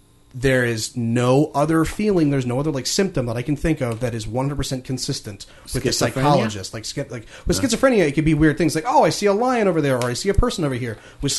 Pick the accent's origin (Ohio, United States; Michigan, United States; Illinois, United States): Ohio, United States; Cincinnati; I attribute my love of horror from being a nerd growing up in Cincinnati in the 1980s.